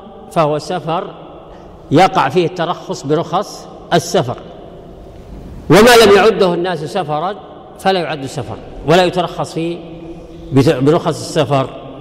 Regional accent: Saudi Arabia; احنا عندنا بالسعودية

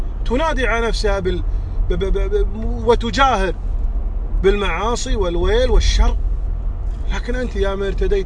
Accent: Kuwait; عندنا في هذا البلد، في بلدنا الكويت.

